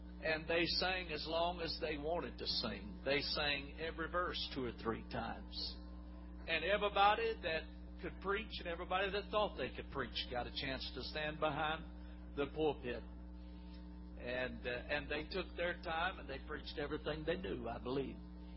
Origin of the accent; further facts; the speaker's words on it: Georgia, United States; we're from South Georgia, and it gets awfully hot in Georgia around this time of the year.